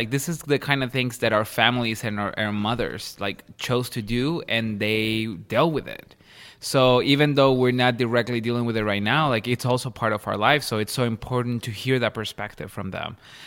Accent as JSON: {"language": "English", "town": "Ciudad Juárez", "region": "Chihuahua", "country": "Mexico", "said": "I'm from Chihuahua."}